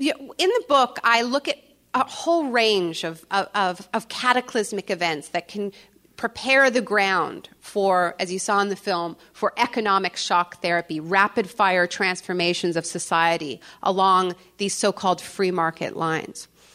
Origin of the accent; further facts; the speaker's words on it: Canada; I'm Canadian, I'm a dual citizen, by the way, Canadian and American. My parents actually met in California. And my father was a war resister and came to Canada during the Vietnam War.